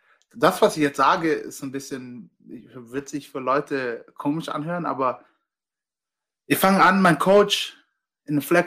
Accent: Germany; Ja, ich bin Nigerianer, Deutscher.

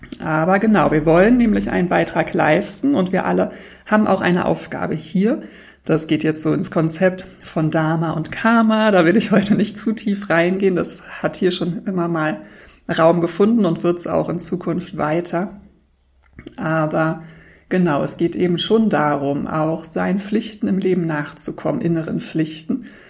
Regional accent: Berlin, Germany; konnte dann mit meinem Fahrrad mal wieder durch Berlin flitzen, meine Heimatstadt.

